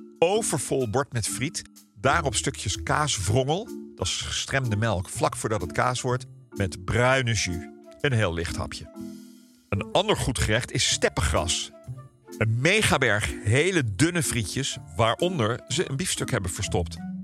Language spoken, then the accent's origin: Dutch; Oudekerk, Netherlands; born there; Mijn oudste herinnering aan patat gaat terug naar de snackbar in mijn geboortedorp Oudekerk, die heel toepasselijk Jan Patat heette.